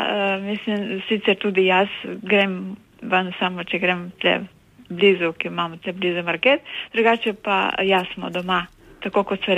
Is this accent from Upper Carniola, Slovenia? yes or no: no; Melinci, Mura, Slovenia; born there; Jaz sem rojena v Prekmurju in sicer v vasi Melinci in od tam je